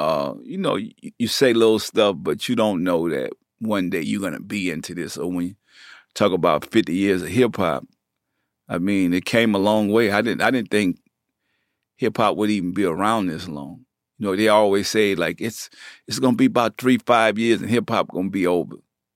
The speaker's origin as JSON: {"language": "English", "region": "the South", "country": "United States", "lives_now": "Bay Area, United States", "said": "I live in the Bay. I'm from the South. So I sound country. But I'm in the Bay Area with all this lingo"}